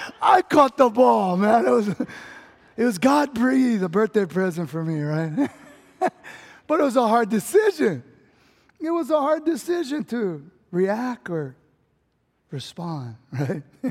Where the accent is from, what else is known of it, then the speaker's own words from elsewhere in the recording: California, United States; I know I'm from Cali.